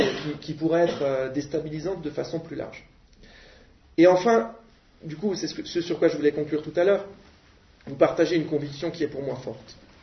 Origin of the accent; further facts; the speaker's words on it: Grand Est, France; Parce que, franchement, moi je suis alsacien